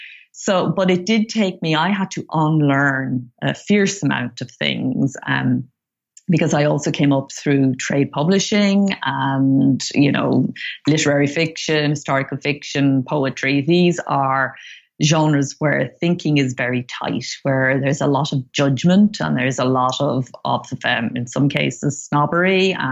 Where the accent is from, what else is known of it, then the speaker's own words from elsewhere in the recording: Ireland; I grew up in Ireland.